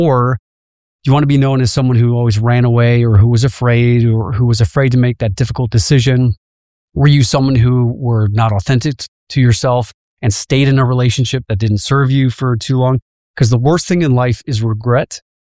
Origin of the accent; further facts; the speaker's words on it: Chicago, Illinois, United States; I grew up in the South Side of Chicago, so I'm a Midwesterner.